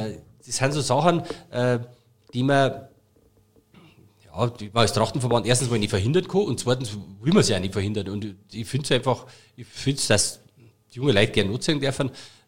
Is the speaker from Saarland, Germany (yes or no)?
no; Munich, Bavaria, Germany; oder als Münchner, wenn ich in den Biergarten gehe